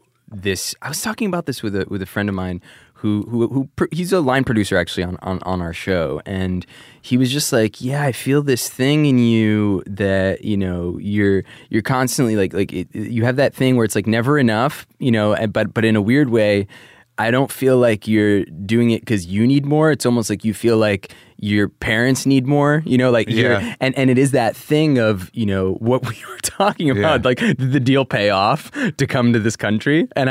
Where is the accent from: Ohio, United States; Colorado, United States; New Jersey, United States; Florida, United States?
New Jersey, United States; also born or lived in New York; growing up in Jersey and New York in the early O's